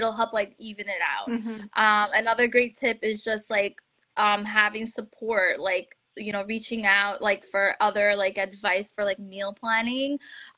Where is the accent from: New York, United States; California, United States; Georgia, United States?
New York, United States; And I'm from New York, so it's like a melting pot of different ethnicities and religions and cultures.